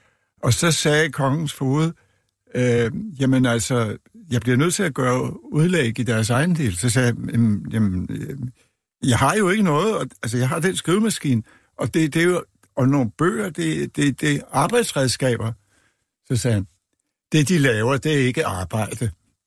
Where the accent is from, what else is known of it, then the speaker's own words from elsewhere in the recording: Frederiksberg, Capital Region of Denmark, Denmark; born there; altså jeg blev født på Frederiksberg